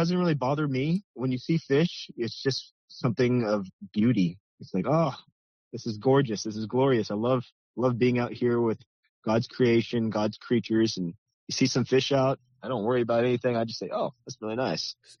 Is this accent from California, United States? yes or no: yes; California, United States; also born or lived in Hawaii / China; So I grew up in California in the Bay Area where there's cold water, and I had to use a 5-millimeter wetsuit.